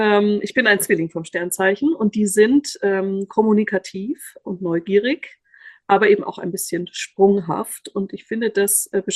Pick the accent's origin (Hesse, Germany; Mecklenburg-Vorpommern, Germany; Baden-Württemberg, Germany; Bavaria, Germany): Bavaria, Germany; Ich bin aus Bayern, das hört man jetzt nicht mehr, aber es prägt sehr meine Identität, sozusagen Laptop und Lederhosen in der weiblichen Form.